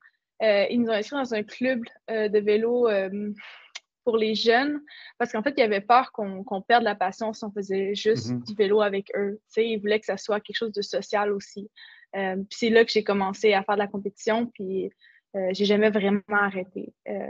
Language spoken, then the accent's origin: French; Saint-Augustin-de-Desmaures, Quebec, Canada; moi je viens de Saint-Augustin-de-Desmaures, c'est comme une ville juste à l'extérieur de Québec. Et puis mes parents ils ont déménagé à Neuville dans la région de Portneuf quand on est arrivé en sixième année. Fait que j'ai toujours grandi un peu comme dans les alentours de Québec.